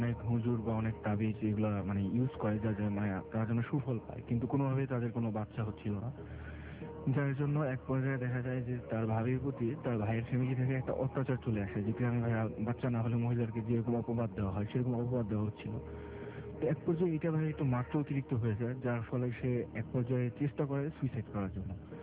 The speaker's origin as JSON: {"language": "Bangla", "town": "Dhaka", "region": "Dhaka Division", "country": "Bangladesh", "said": "আমি ঢাকা মহাখালী থেকে আসছি আমার হোম টাউন এই বোনাইতে"}